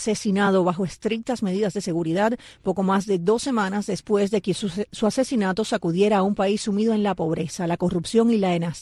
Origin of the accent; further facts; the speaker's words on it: Cuba; moved away; a todos los cubanos que estamos regados por el mundo, literalmente, estamos todos regados por el mundo, porque hemos tenido que salir de nuestro país